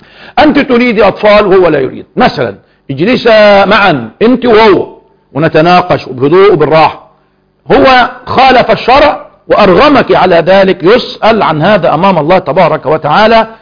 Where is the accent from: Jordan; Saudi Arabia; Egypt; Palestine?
Egypt; قلت لو أننا كمصريين مثلا،